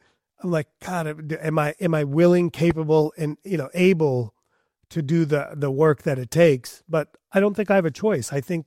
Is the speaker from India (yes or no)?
yes; India; moved away; As an Indian immigrant, you know, like the guy that woke up at 2 o'clock in the morning to clean a room in case we could rent it again that night.